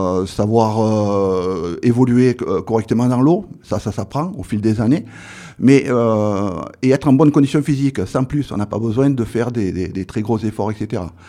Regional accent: Provence-Alpes-Côte d'Azur, France; Je suis né dans les Alpes de Haute-Provence et j'ai toujours vécu et travaillé dans les Alpes de Haute-Provence.

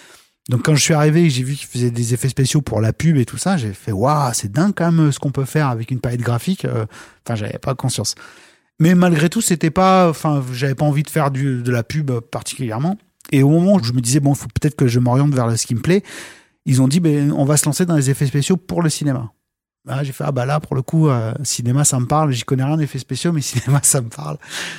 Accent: Aix-en-Provence, Provence-Alpes-Côte d'Azur, France; Je suis arrivé en 97. De ma province, donc je viens d'Aix-en-Provence.

